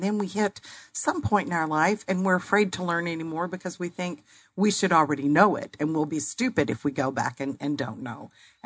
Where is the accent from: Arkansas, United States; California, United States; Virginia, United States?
Arkansas, United States; also born or lived in Texas / North Carolina / Alabama; I was born and raised in Arkansas. I've lived in Texas and North Carolina and Alabama.